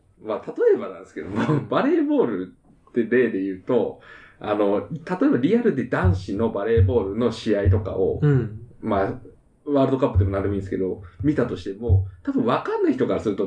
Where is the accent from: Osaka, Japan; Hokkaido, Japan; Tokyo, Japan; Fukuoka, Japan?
Hokkaido, Japan; 北海道民なんで